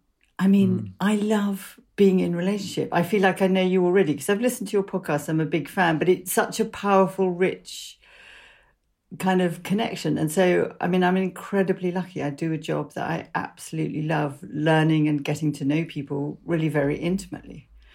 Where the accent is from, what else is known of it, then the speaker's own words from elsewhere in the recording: London, United Kingdom; So I grew up in London.